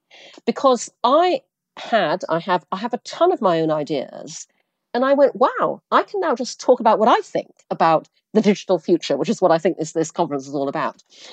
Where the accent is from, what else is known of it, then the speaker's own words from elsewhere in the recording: Brunei; Also, I grew up in Asia. I grew up in Brunei.